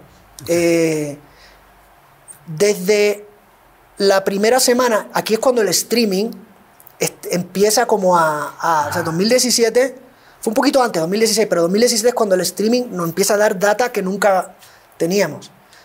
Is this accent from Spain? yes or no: no; Puerto Rico; cuatro puertorriqueño, tenía esa esencia de nuestra tierra. ¿Sabes? Era como un humilde homenaje a mi tierra, que yo amo y que la defiendo